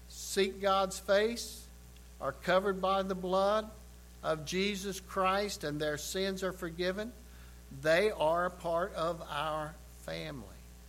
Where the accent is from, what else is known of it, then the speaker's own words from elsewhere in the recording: the Ozarks, United States; We're from the Ozarks.